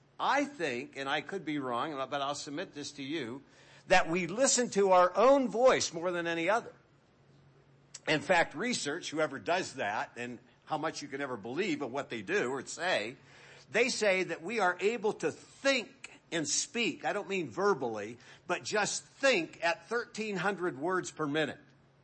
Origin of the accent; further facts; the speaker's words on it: Pennsylvania, United States; growing up in Western Pennsylvania, my grandmother had a saying